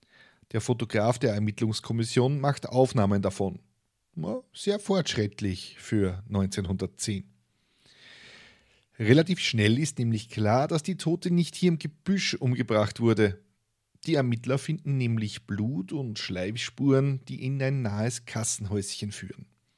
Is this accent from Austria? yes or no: yes; Austria; In Österreich sagt man ja einfach Meter oder Zentimeter dazu. Und dort am Land, wo ich herkomme